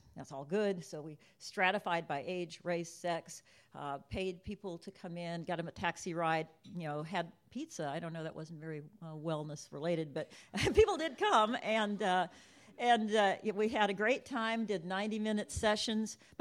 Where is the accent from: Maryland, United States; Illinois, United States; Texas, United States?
Texas, United States; and yes, I'm from Texas.